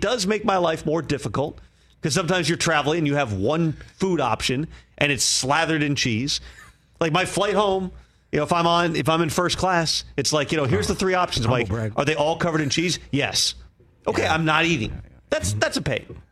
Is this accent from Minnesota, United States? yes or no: yes; Minneapolis, Minnesota, United States; also born or lived in Wisconsin; I'm from Minneapolis.